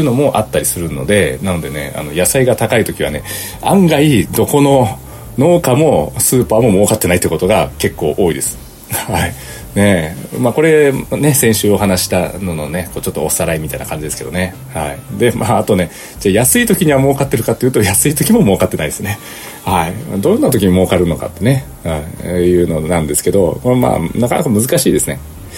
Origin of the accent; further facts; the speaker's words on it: Nagasaki, Japan; 私長崎県ですけど